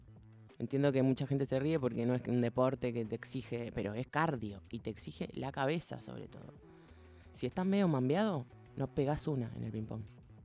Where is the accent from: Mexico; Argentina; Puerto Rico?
Argentina; Pilar, Buenos Aires Province; Quiero volver a tocar en Pilar, que yo me fui de Pilar. Yo soy de Pilar.